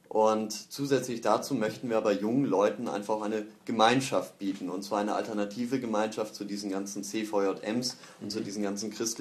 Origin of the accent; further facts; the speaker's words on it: Baden-Württemberg, Germany; gerade also im Nordschwarzwald, da wo ich aufgewachsen bin.